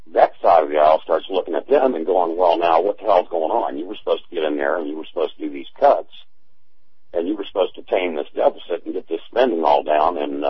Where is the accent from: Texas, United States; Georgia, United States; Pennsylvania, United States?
Georgia, United States; Atlanta; you know me, I came from Atlanta, I knew Sean Hannity before he went national.